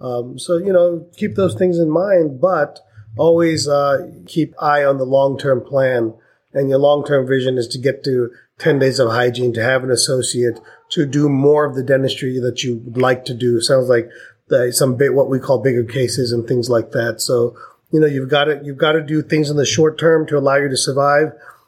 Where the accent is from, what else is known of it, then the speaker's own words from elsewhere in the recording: India; you know, I'm Indian, so I'm relatively frugal.